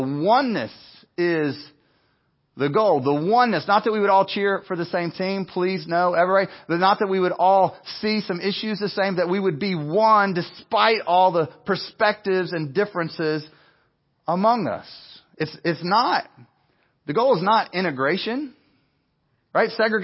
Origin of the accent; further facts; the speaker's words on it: Winston-Salem, North Carolina, United States; You know what the difference is in Kentucky where I grew up in Winston-Salem? The only difference is competition.